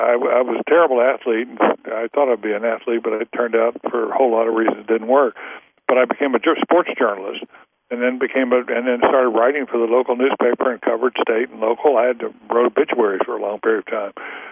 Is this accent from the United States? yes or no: yes; the South, United States; I grew up in the South. On a dirt road in the South.